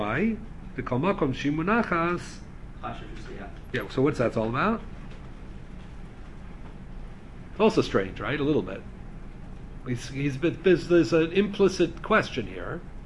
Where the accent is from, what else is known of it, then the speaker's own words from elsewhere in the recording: Canada; and I'm a Canadian.